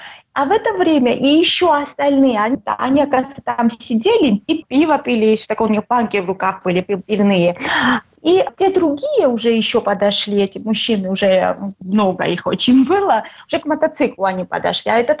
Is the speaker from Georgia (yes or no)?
yes; Gagra, Abkhazia, Georgia; now in Tbilisi, Georgia; Я сама из Абхазии, беженка, и поэтому живу сейчас в Тбилиси. А вообще я из Гагры.